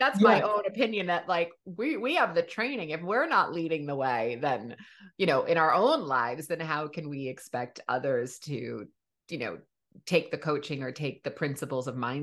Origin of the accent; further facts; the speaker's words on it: New York City, New York, United States; But I think as a New Yorker, it's very ingrained in us.